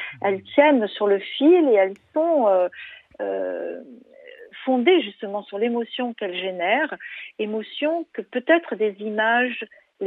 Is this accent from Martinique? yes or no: no; Cambodia; moved away; moi, j'ai quitté le Cambodge juste au moment où la guerre commençait, la guerre avec la destitution de Sihanouk et l'arrivée d'un gouvernement un peu particulier au Cambodge.